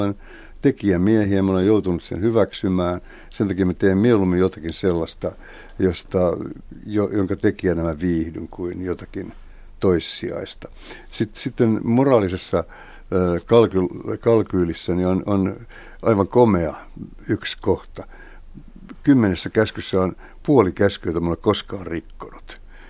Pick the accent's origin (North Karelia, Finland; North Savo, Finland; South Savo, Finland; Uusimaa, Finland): Uusimaa, Finland; Helsinki; mä oon stadin kundi.